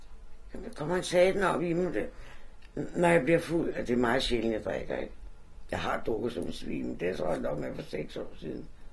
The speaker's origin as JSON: {"language": "Danish", "town": "Copenhagen", "region": "Capital Region of Denmark", "country": "Denmark", "tie": "born or raised there", "said": "det gjorde jeg faktisk på Vesterbro i Sankermarksgade. Så flyttede vi til Tingbjerg, fra Tingbjerg til Husum."}